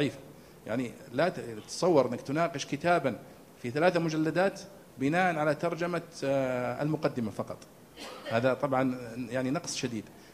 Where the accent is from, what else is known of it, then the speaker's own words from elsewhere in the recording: Saudi Arabia; برامج الدراسات العليا الحقيقة عندنا في المملكة العربية السعودية